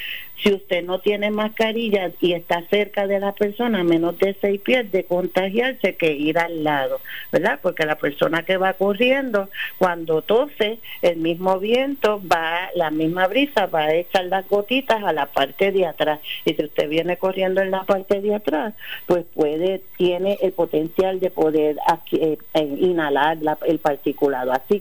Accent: Ponce, Puerto Rico; Yo soy de Ponce.

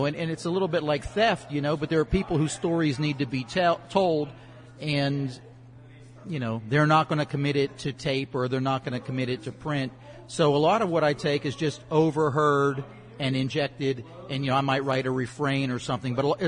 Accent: Castle Shannon, Pennsylvania, United States; Which, when I was little, it was like a coal mining town. So people who moved to the suburbs that couldn't afford Mount Lebanon or Upper St. Clair.

